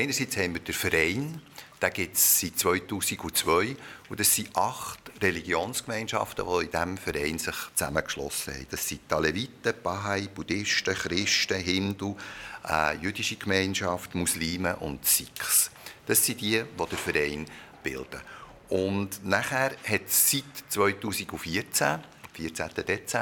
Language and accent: German; Bern, Switzerland; Also ich bin in Bern geboren, Bern in die Schule gegangen, Bern studiert und auch in Bern angefangen. Von dem her bin ich wirklich ein Berner im klassischen Sinn. Auf der anderen Seite bin ich Secondo, weil meine Eltern sind aus dem Ausland in die Schweiz zugezogen.